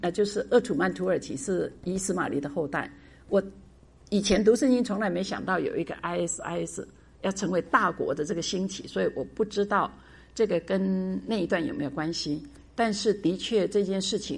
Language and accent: Chinese; China; 我自己是美国公民嘛，那我是中国人，我是美国公民呢